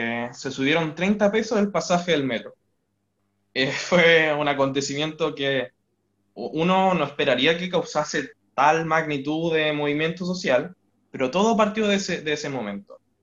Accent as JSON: {"language": "Spanish", "town": "Talca", "region": "Maule", "country": "Chile", "said": "Yo soy de una ciudad que está al sur de Santiago, son 3 horas. Soy de Talca."}